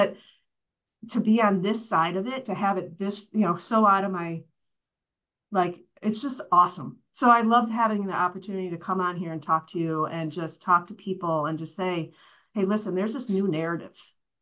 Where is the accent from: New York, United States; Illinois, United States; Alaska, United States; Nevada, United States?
Illinois, United States; Chicago; now in Boston, United States; I grew up in the Chicagoland area, and what brought me out east, we live in the Boston area